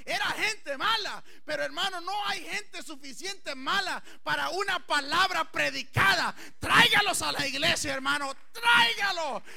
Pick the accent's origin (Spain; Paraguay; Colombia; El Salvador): El Salvador; yo ya me crecí en El Salvador con un gran montón de ideas diferentes.